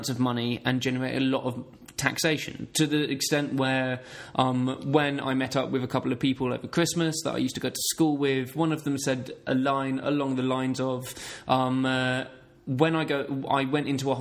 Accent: East of England, United Kingdom; So I grew up in Essex

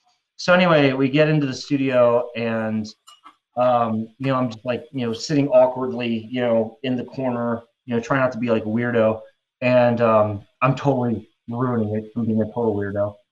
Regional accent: East Coast, United States; I grew up on the East Coast of the U.S., you know, grew up with the Soul.

